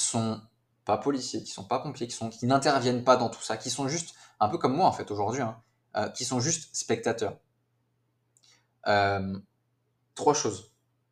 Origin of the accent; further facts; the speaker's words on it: France; Et pourtant, je suis français, hein, mais ce pays me fait de la peine